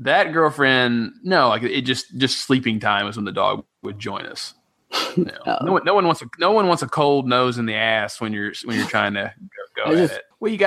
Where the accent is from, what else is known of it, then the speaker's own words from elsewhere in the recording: Tennessee, United States; The thing that's famous in my hometown is Dixie Gunworks, which is an antique.